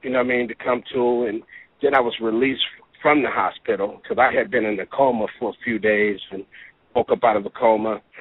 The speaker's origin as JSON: {"language": "English", "town": "Compton", "region": "California", "country": "United States", "tie": "born or raised there", "said": "during my life of growing up in the foster home, you know, I grew up in Compton, California"}